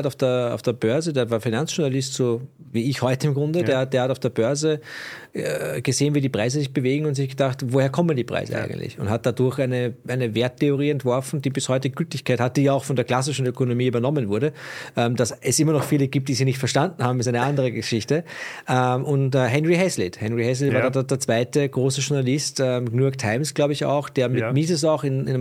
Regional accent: Austria; Jetzt bist du ein Österreicher und ich bin ein Österreicher.

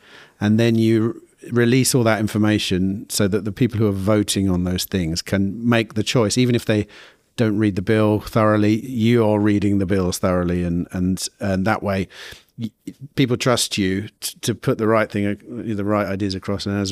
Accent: England, United Kingdom; But as an English person, when I think about it, I'm happy that we don't have guns as well.

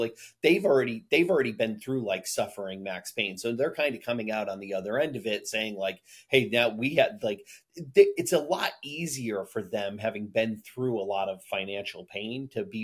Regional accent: United States; I'm an American and, you know, I want to see, you know, America do well

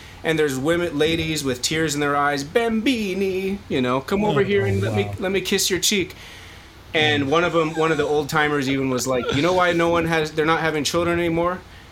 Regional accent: Philippines; I went to China when I was a kid. I grew up in the Philippines in Asia.

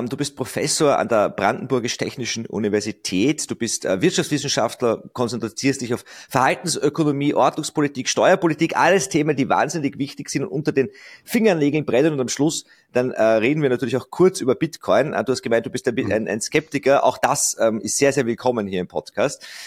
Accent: Austria; bei uns in Österreich

